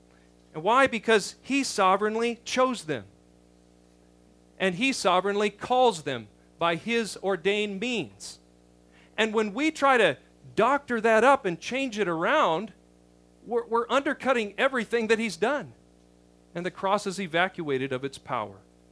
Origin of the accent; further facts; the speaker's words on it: Baghdad, Baghdad Governorate, Iraq; I'm a guy from Baghdad, you know.